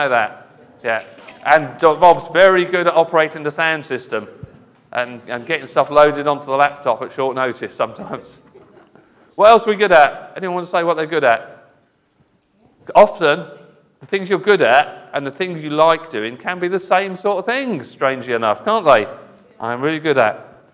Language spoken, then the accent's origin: English; United Kingdom; I know as Christians and as British Christians, we're very modest.